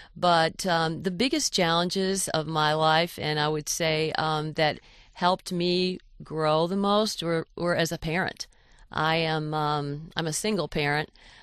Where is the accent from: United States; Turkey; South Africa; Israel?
United States; Michigan; I was a graduate of the University of Michigan. You know, these are my hometown teams.